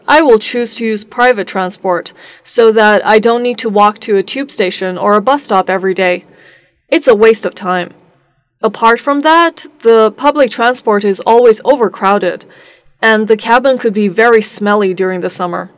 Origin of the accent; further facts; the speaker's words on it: Guangzhou, Guangdong, China; I am pretty sure that the most popular means of transportation in my hometown is the subway, because every day, whenever you take the subway, you will always feel crowded. The most crowded subway line in Guangzhou is Line 3.